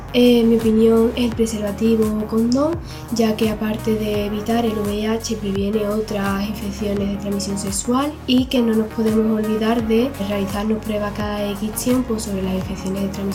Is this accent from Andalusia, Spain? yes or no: yes; Dos Hermanas, Andalusia, Spain; tengo 16 años, vengo de Sevilla, concretamente dos hermanas